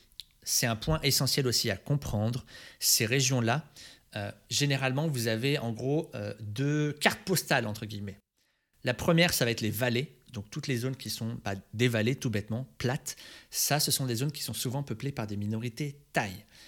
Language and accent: French; Aix-en-Provence, Provence-Alpes-Côte d'Azur, France; Alors, je viens d'Aix-en-Provence